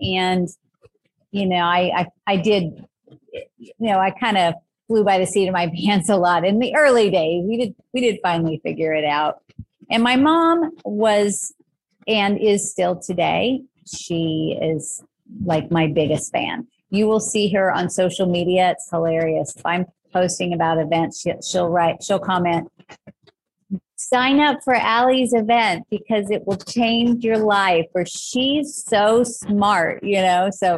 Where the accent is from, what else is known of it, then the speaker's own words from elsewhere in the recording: Tulsa, Oklahoma, United States; So I grew up in Tulsa, Oklahoma.